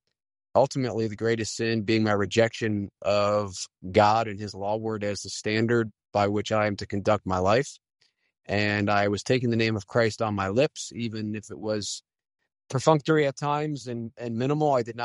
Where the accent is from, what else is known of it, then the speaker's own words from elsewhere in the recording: Allentown, Pennsylvania, United States; We moved around a little bit while I was young, and then he got out, and I was raised in the Lehigh Valley, Allentown, Bethlehem area in Pennsylvania.